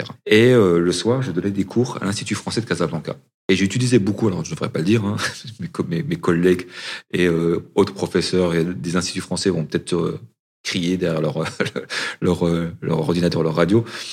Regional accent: Grand Est, France; French is a second language; je n'ai pas d'accent, parce que je suis originaire des Vosges, de l'Est de la France.

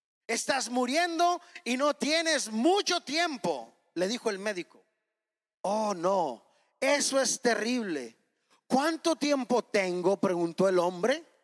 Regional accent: Mexico; Pero que como mexicanos, ¿qué onda? Nos encanta irnos a la playa, ¿verdad?

